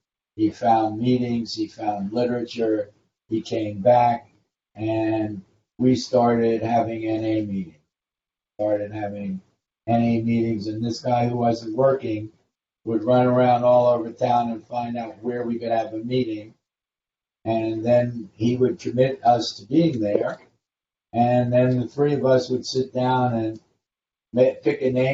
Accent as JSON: {"language": "English", "town": "Orlando", "region": "Florida", "country": "United States", "said": "He said, where are you from? We said, we're from Orlando."}